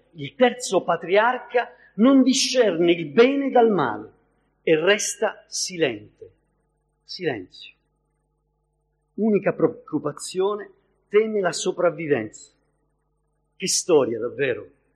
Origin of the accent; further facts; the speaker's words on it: Sicily, Italy; ci sono siciliani come il sottoscritto